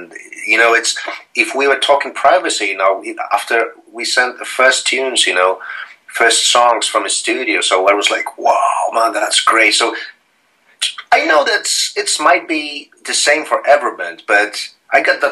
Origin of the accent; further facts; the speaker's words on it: Poland; English is a second language; moved away; we came from Poland, you know, somewhere in the 80s